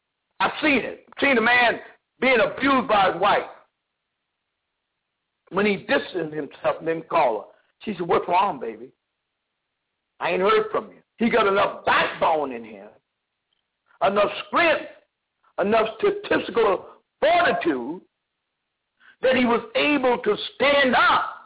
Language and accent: English; Lynchburg, Virginia, United States; How the hell I come from Lynchburg, Virginia, I look like embracing this country.